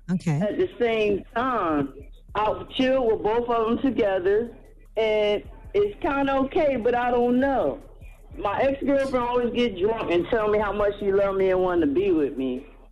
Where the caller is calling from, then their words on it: Trenton, New Jersey, United States; I'm calling from Trenton, New Jersey.